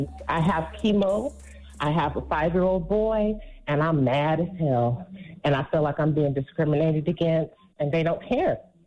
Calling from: California, United States; I'm calling from Cali.

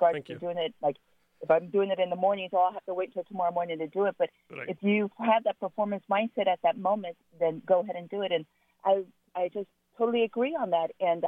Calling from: San Francisco, California, United States; I'm calling from San Francisco

